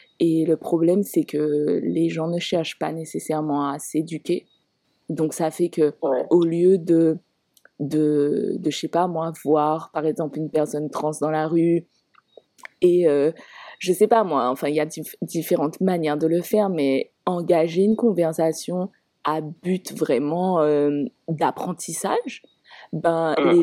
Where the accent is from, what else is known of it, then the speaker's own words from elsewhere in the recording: Guadeloupe; personnellement en tant que Guadeloupéenne